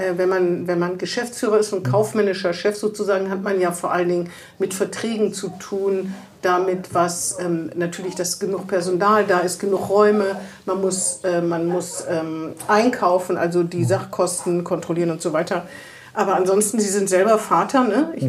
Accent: Bremen, Germany; ausgerechnet in Bremen denkt man immer als Bremer, ne?

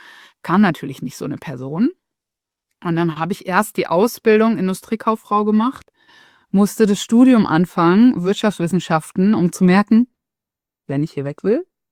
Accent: Hude, Lower Saxony, Germany; Also ich komme aus Hude, Spaß beiseite.

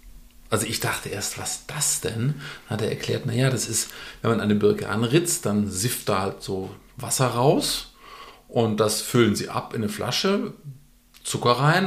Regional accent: Baden-Württemberg, Germany; born there; accent: Swabian; ich bin ja Schwabe von Geburt an.

